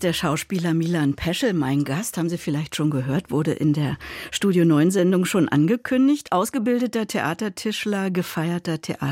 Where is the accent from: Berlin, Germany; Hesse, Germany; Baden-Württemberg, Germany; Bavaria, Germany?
Berlin, Germany; Ich bin in West-Berlin aufgewachsen.